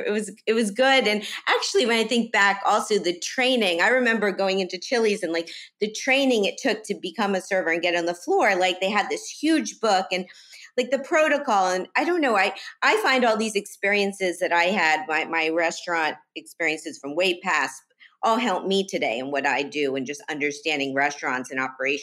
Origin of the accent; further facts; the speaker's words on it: Miami, Florida, United States; I mean, I was a teen growing up in Miami